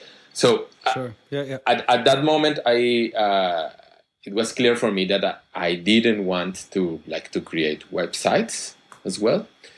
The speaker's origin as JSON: {"language": "English", "country": "Colombia", "also_born_or_lived": "Spain", "said": "I come from Colombia. But then I lived in several places, and I work in several places, including Spain. In Bogota, in Colombia, I studied mathematics"}